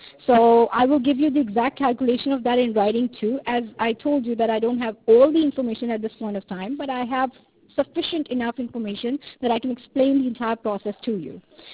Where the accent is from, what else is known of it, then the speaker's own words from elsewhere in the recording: South Africa; English is a second language; English is my second language. And, yeah, you can say that they have accent too. I'm from South Africa.